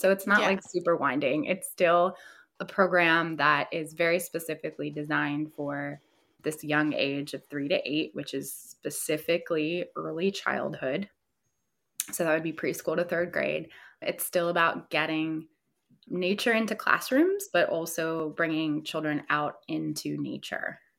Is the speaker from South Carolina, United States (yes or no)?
no; Pennsylvania, United States; So my husband is from Central Jersey, East Brunswick, but I'm from Western PA. So I'm from like the countryside.